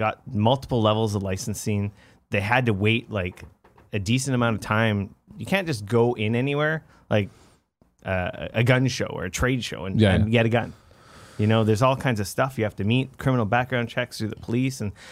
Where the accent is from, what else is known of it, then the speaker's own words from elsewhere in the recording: Canada; Hey, yeah. You know, when we aren't drinking maple syrup in our coffee and, you know, adjusting the satellites on our igloos to get the TV reception.